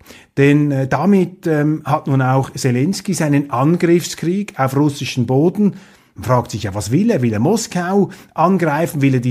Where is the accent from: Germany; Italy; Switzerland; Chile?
Switzerland; Mir fehlt wohl als Schweizer auch das, ja, das ursprüngliche Verständnis für diesen, nennen wir es, sympathischen Größenwahn unserer französischen Freunde